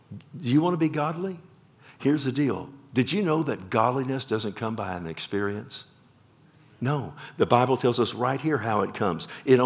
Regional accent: Texas, United States; This American, by golly, and I'm a Texan.

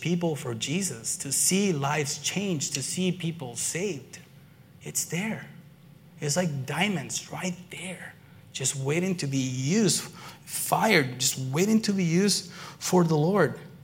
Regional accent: California, United States; I come from Southern California, and the church I used to go to, there's a bunch of surfers, and we used to go to the beach

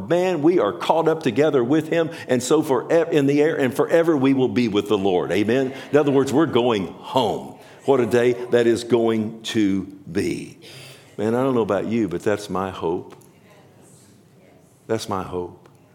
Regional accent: Texas, United States; because I'm a Texan, don't know any better.

